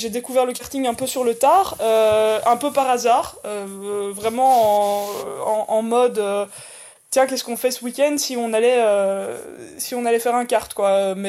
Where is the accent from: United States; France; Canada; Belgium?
Belgium; Wallonia; now in Brussels, Belgium; j'ai 34 ans, je suis belge et je suis pilote de course pour les Iron Dames. Je vis à Bruxelles depuis 15 ans et je suis originaire de la région liégeoise en fait, la région francophone en Belgique.